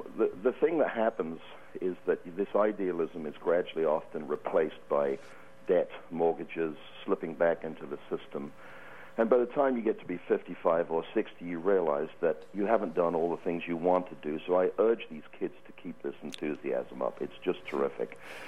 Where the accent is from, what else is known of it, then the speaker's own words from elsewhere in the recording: England, United Kingdom; When I was a kid growing up in England in the 50s